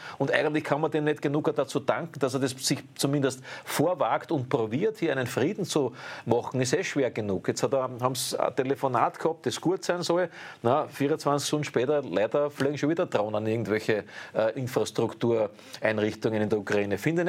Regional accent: Austria; politische Idioten, die bei uns in Österreich das alles abnicken. Wir sind doch fremdbestimmt.

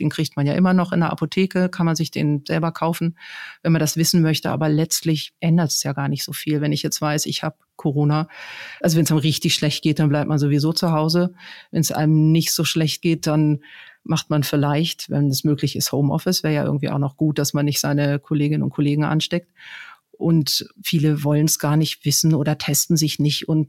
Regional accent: Northern Germany, Germany; accent: Northern German; wie man hört, komme ich aus Norddeutschland

